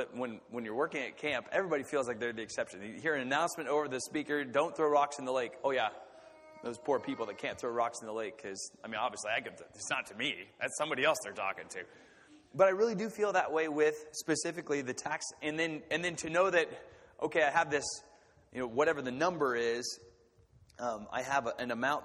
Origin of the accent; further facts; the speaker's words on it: Kansas, United States; And she's from the Pacific Northwest and I'm from Kansas.